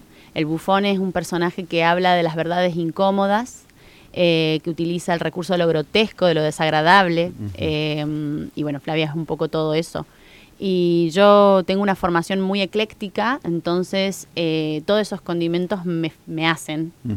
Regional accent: Córdoba, Argentina; now in El Calafate, Argentina; Estoy en Calafate desde diciembre, vengo de Córdoba

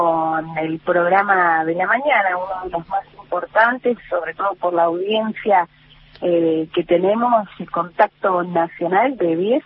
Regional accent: Perito Moreno, Santa Cruz, Argentina; also born or lived in Buenos Aires; hace 6 años aproximadamente volví, porque yo soy oriunda de Perito Moreno, después me fui a estudiar a Buenos Aires, muchos años allí, estudié, trabajé, y bueno, se dio la oportunidad de volver al lugar en que me vio nacer

